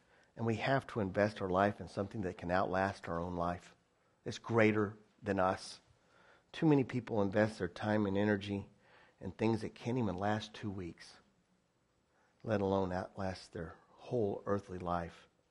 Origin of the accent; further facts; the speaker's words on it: Texas, United States; I don't know how many Texans there are here. I'm a Texan.